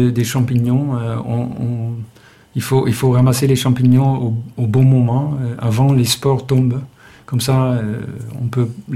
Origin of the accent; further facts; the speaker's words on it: Hauts-de-France, France; Nous, on vient du Nord, nous, on est plus dans une culture de culture de champignons, quoi.